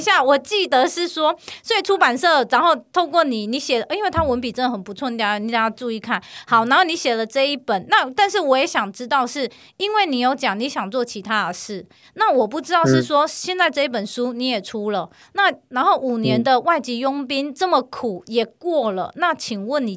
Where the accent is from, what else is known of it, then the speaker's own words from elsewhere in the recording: Tainan, Taiwan; 我跟你讲，身为台南人，我非常讨厌炸的肉丸。